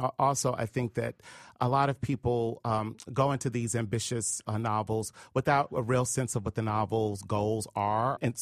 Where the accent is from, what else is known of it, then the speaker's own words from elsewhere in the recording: North Carolina, United States; And I'm from North Carolina, so I get the stories.